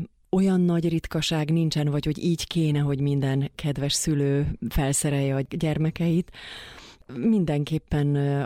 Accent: Pálmonostora, Bács-Kiskun, Hungary; hanem kis falu, tehát egy Isten háta mögötti kis falucska ez, ahonnan származom.

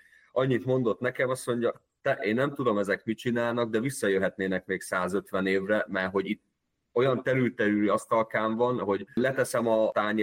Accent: Hungary; magyarok vagyunk

